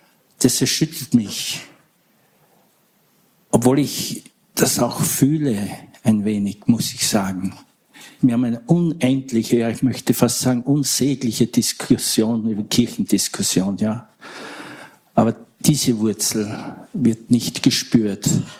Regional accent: Austria; ich komme halt aus Österreich

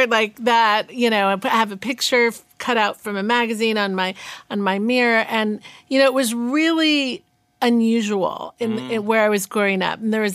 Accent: California, United States; also born or lived in New York; like I was born in New York, but raised in Northern California.

